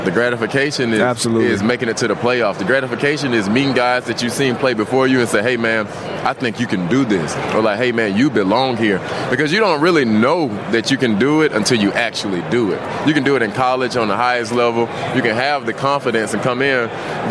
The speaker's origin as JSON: {"language": "English", "region": "Georgia", "country": "United States", "said": "Because I'm a country guy, man. I'm from Georgia, man. We don't get wind chills like that."}